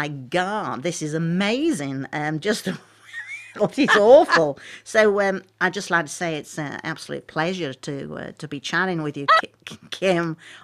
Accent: United Kingdom; This is revenge for all us Brits with America.

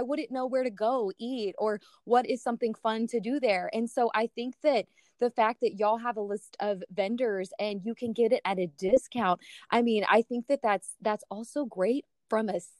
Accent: San Antonio, Texas, United States; I'm from San Antonio and we have those areas too, but you see a lot of new construction in those areas.

